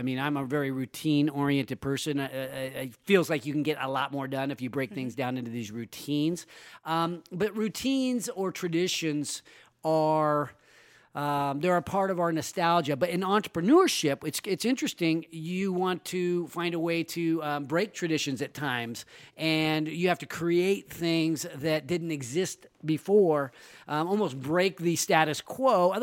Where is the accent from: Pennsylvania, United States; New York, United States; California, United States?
California, United States; Roseville; My hometown is Roseville. I consider the greater Sacramento area our hometown.